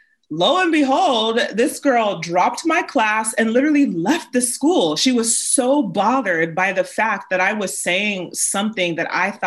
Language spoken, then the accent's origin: English; United States; a little bit of context, I'm Nigerian American. And so being Nigerian American often meant you were supposed to grow up and become like a physical doc, a medical doctor or an engineer or lawyer, not a psychologist.